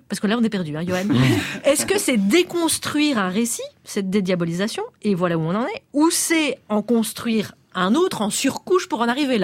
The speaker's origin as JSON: {"language": "French", "country": "Belgium", "said": "je suis belge"}